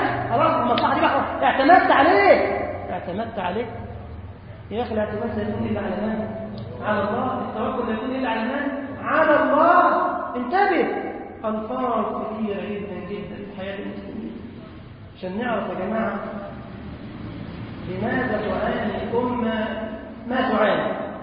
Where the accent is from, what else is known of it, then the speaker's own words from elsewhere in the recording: Egypt; والله انا مصري يا عم الحاج